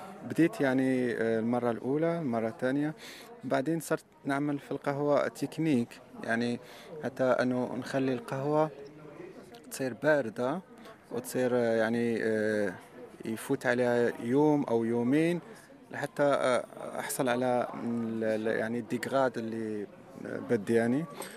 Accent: Morocco; now in Germany; أرجع لها شوية كوني مغربي

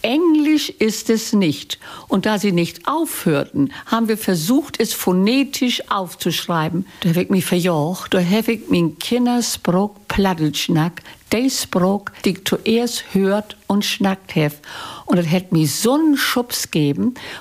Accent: Wohlde, Schleswig-Holstein, Germany; Das Lüttdörp, das hat mir doch prägt. Ich bin dort auf dem Bauernhof groß geworden, mit allen möglichen Tieren und zur Schule gehen dort.

